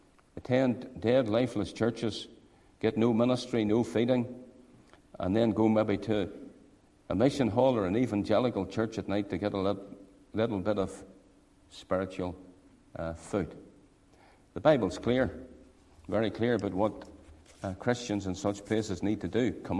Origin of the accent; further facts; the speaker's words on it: Saintfield, Northern Ireland, United Kingdom; I grew up myself in the Presbyterian Church down in Sainfield.